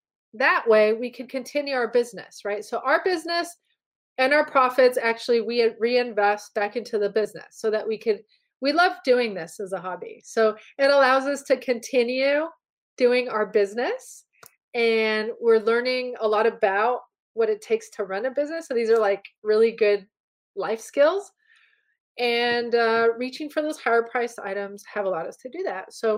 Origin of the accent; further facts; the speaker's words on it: California, United States; I grew up in Southern California, so that's just what I like.